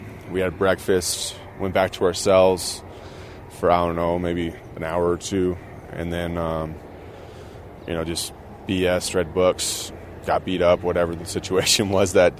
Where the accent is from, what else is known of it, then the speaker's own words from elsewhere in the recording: Cheyenne, Wyoming, United States; I'm from Cheyenne, Wyoming.